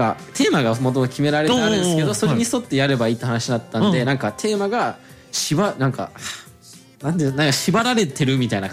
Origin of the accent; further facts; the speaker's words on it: California, United States; 生まれたのがカリフォルニア